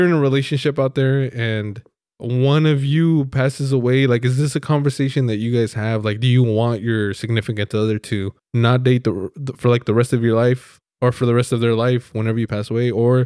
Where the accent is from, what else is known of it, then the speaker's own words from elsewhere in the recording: California, United States; we're from the Central Valley. We were born and we were raised here.